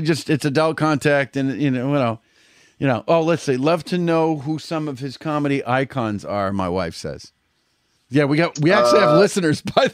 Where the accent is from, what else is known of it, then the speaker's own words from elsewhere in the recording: New England, United States; accent: New England; I see the E because I'm from New England. So most of the time I lean towards that dialect.